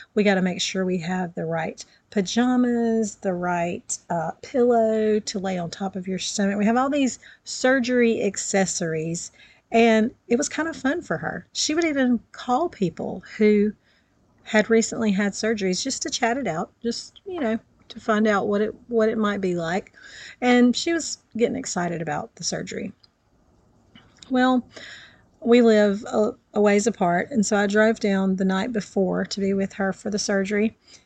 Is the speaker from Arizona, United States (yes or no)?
no; Georgia, United States; We are from Georgia. We were there.